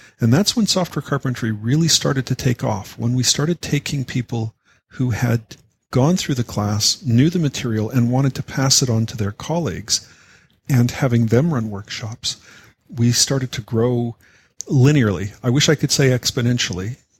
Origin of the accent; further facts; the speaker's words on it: Canada; I'm a Canadian.